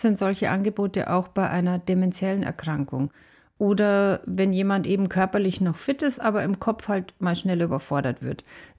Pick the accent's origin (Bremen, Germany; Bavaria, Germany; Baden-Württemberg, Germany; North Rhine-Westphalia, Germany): Bavaria, Germany; weil ich komme aus Bayern